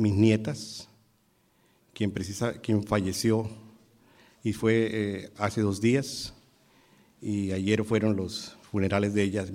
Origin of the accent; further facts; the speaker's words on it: Caribbean Region, Colombia; Voy a referirme a la presencia de ellos dos en el Caribe colombiano, de donde yo soy